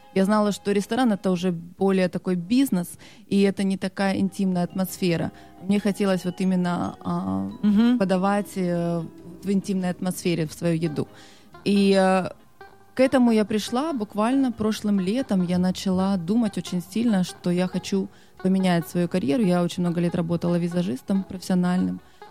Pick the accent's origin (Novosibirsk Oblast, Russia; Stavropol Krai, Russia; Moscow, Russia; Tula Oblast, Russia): Stavropol Krai, Russia; Pyatigorsk; also born or lived in Azerbaijan; Я родилась вообще в Азербайджане. Я армянка. Но я выросла в России, в Пятигорске.